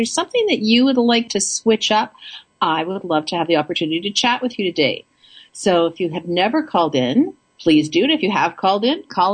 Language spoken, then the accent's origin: English; Canada; Part of that's coming from being Canadian.